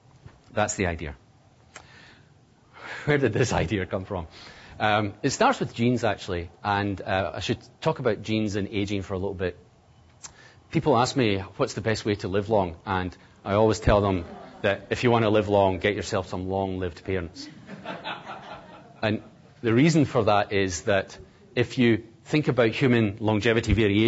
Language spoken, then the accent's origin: English; Scotland, United Kingdom; I, of course, being Scottish, think of Mary, Queen of Scots.